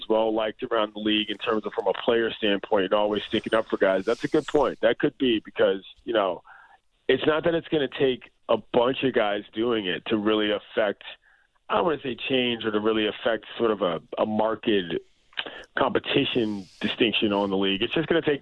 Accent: United States; I mean, I'm black. I grew up in America.

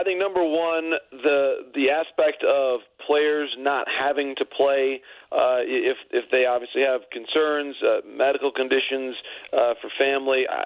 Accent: United States; as an American, someone who's been really fortunate to be born in this country

